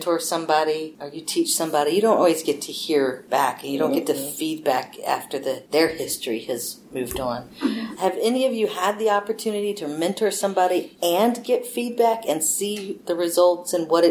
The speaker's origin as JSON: {"language": "English", "region": "South Carolina", "country": "United States", "tie": "born or raised there", "also_born_or_lived": "Texas", "said": "You know, growing up, I was born in Texas, lived there 5 years, and moved here. This is where my family's from South Carolina. But growing up here, I remember having art all the time through middle school."}